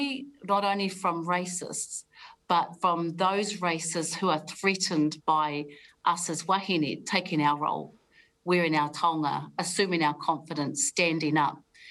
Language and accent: English; Taranaki, New Zealand; You know, I'm from Taranaki, for goodness sake